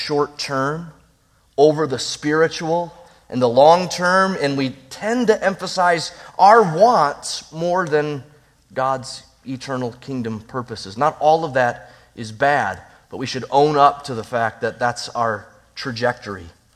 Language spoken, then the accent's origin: English; Detroit, Michigan, United States; I'm a Detroit Red Wings fan, born and bred in Detroit.